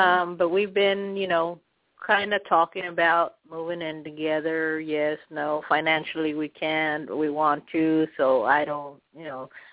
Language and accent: English; Texas, United States; South Texas.